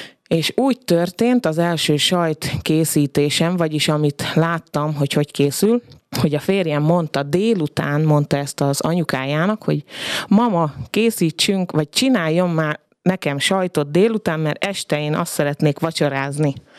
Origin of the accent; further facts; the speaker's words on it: Tataháza, Bács-Kiskun, Hungary; now in Kiskunhalas, Hungary; Tataházi voltam én, Tataházáról jöttem. Csak a férjemmel, a Ferivel találkoztunk, és nagyon rövid idő alatt kiderült, hogy nekem itt a helyem, Kiskunhalason